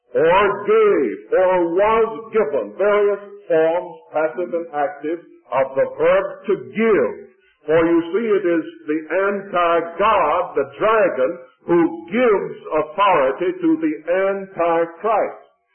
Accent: the South, United States; Now you must not think that because I'm a Southerner that I'm going to speak in a partisan way now.

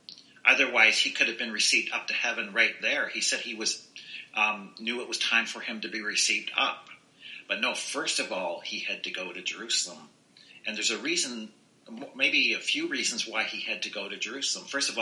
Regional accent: Ontario, Canada; now in Ottawa, Canada; in my case, I grew up in Southern Ontario, and then I came to Ottawa, and then I went to other cities

